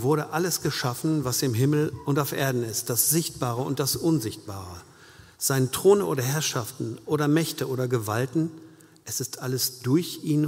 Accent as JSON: {"language": "German", "region": "North Rhine-Westphalia", "country": "Germany", "tie": "born or raised there", "said": "Ich bin ein Kind des Ruhrgebiets, wohne nicht weit von Kranger, jetzt ist wieder Kranger Kirmes."}